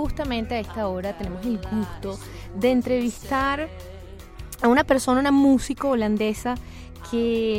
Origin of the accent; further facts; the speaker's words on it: Venezuela; como venezolanas estamos sumamente emocionadas, agradecidas